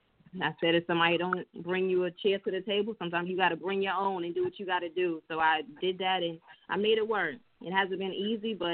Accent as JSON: {"language": "English", "region": "Alabama", "country": "United States", "also_born_or_lived": "Boston", "said": "But since we're originally from Alabama, we would come down here in the summertime, and we would meet."}